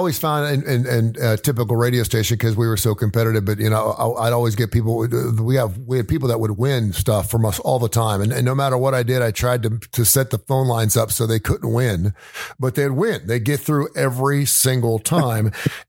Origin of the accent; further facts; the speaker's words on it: Cincinnati, Ohio, United States; And this one caught my eye because I am from Cincinnati, Ohio.